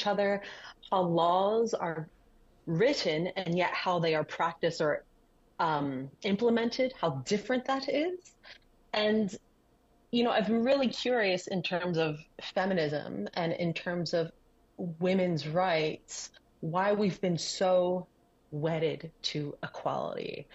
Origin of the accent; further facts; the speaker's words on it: New Jersey, United States; I grew up in Southern New Jersey in a very, like, in the Reagan era, in the Reagan, like, Reagan country.